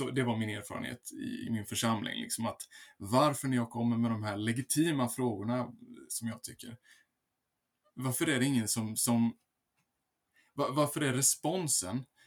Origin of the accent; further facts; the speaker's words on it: Jönköping, Jönköping County, Sweden; now in Gothenburg, Sweden; Jag kommer från Jönköping från början men bor i Göteborg sedan 4 år tillbaka ungefär.